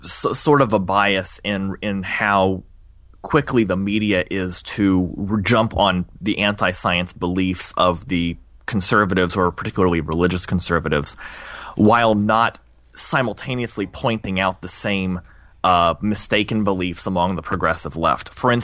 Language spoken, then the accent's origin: English; Illinois, United States; So I grew up in Illinois originally